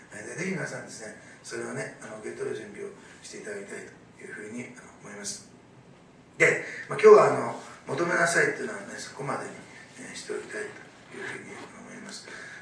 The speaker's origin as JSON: {"language": "Japanese", "region": "Osaka", "country": "Japan", "said": "私は大阪出身なんですけど、大阪の名物は岩おこしの屋さんなんですね。"}